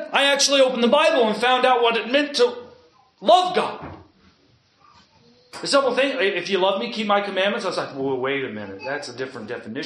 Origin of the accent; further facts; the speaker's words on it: Arkansas, United States; born there; I was born in Arkansas, though.